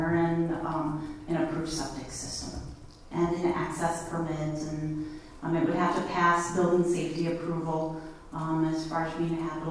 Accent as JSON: {"language": "English", "region": "Wisconsin", "country": "United States", "said": "so I'm from Wisconsin, and that's a big dairy state."}